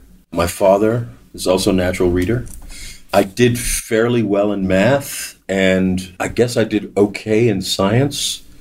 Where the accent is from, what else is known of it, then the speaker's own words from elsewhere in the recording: New York, United States; growing up in New York and having access